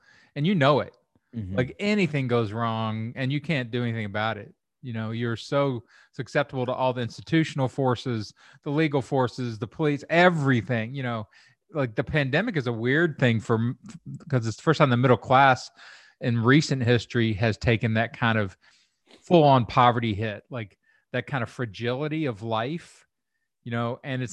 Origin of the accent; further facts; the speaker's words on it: Kentucky, United States; I'm from Kentucky. Like, I came from no money and no education and everything.